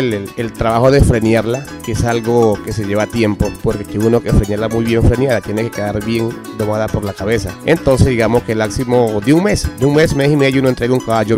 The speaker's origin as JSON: {"language": "Spanish", "region": "Arauca", "country": "Colombia", "also_born_or_lived": "Bogotá", "moved": "yes", "lives_now": "Villavicencio, Colombia", "said": "hace aproximadamente unos 20 años que salí de Arauca. Salí de Arauca y me le metí a la nevera de una. En Bogotá estuve viviendo como unos 8 años. De allí me trasladé a Villavicencio. Aquí en Villavicencio llevo viviendo como 12 años."}